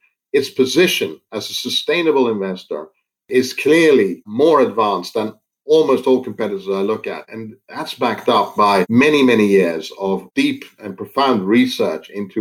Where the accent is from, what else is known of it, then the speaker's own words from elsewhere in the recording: Netherlands; When I grew up in the Netherlands, Robeco was almost a monopolist in the country.